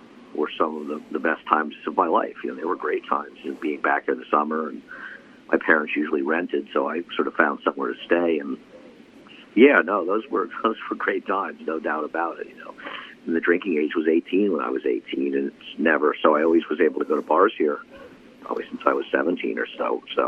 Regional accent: Saratoga Springs, New York, United States; I think of so much of my life, and the important things in my life, are as a result of growing up in Saratoga and being at that racetrack

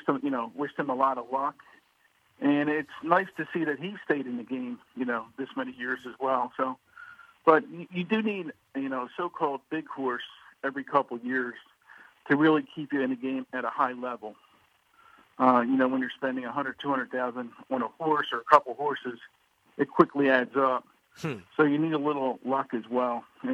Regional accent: Philadelphia, Pennsylvania, United States; you know, I grew up in Northeast Philly, and I was a fan of horse racing.

